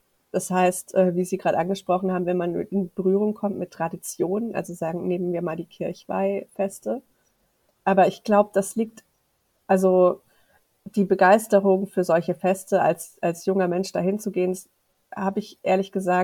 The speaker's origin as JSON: {"language": "German", "region": "Swabia", "country": "Germany", "tie": "born or raised there", "said": "meine Eltern sind doch als Deutsche hierher gekommen, ich bin komplett Deutsch, ich bin hier aufgewachsen in Schwaben."}